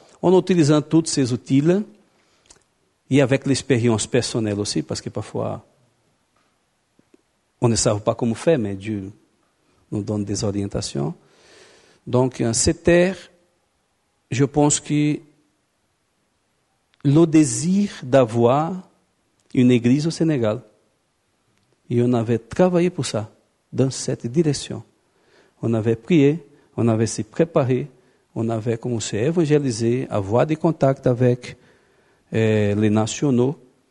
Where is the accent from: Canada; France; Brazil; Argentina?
Brazil; Non, je suis brésilien.